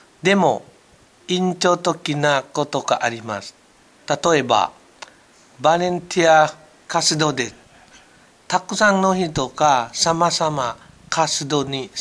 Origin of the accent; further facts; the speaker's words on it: Thailand; Japanese is a second language; now in Japan; タイから参りました、はい、よろしくお願いします。